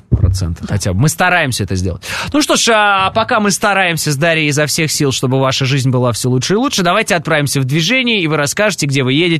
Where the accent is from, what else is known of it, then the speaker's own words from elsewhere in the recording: Moscow, Russia; я просто парень из Перова.